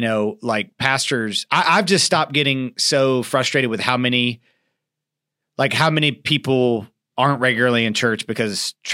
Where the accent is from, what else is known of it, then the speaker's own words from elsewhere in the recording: United States; And for me as an American, I think I could easily compare myself to so many people